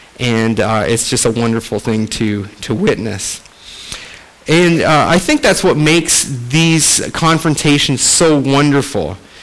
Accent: Canada; I am from Canada, and our national pastime in Canada is hockey.

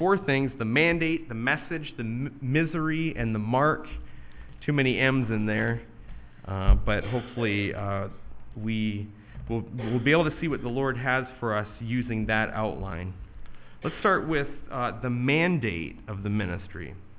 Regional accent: United States; And we might miss that, again, being English speakers and being independent, entrepreneurial Americans.

